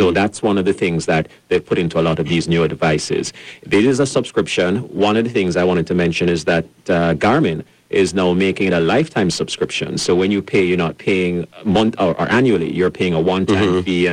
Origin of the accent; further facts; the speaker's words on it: Jamaica; I'm originally Jamaican